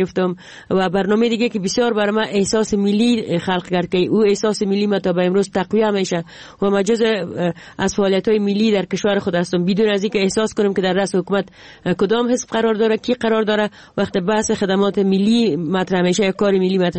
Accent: Jowzjan, Afghanistan; ما در یکی از ولایت دوردست افغانستان که ولایت جوزجان بود و اخ پدر مامور دولت بود به اونجا بسر میبردیم

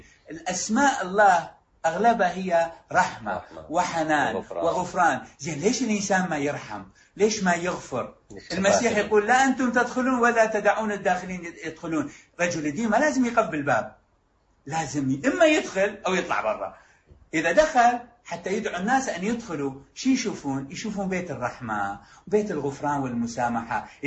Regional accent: Iraq; عندنا بالعراق مياه أكثر من كل المنطقة حوالينا، عندنا نفط أكثر من أي دولة بالعالم

